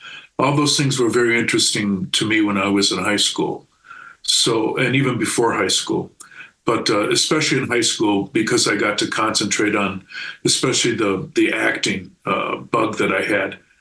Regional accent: Racine, Wisconsin, United States; now in Milwaukee, United States; 1984. I came up here. I grew up in Racine.

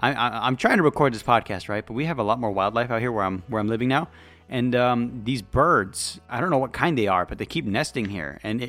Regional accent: California, United States; As a Californian, there is something I'm jealous of in the Midwest.

